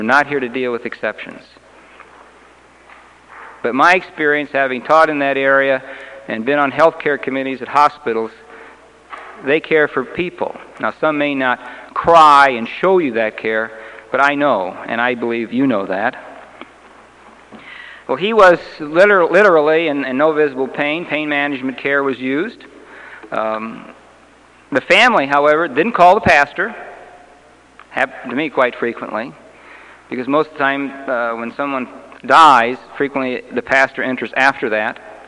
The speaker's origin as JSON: {"language": "English", "town": "St. Louis", "region": "Missouri", "country": "United States", "tie": "born or raised there", "said": "Where families, I can remember I was raised in South St. Louis."}